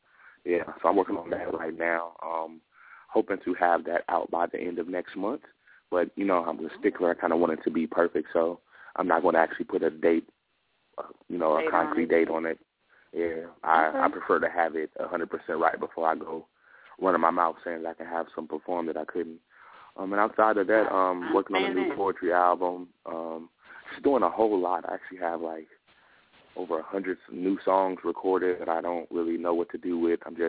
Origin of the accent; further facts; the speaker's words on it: St. Louis, Missouri, United States; I am an artist born and raised in St. Louis, spoken word artist, MC, singer, songwriter, host, entertainer.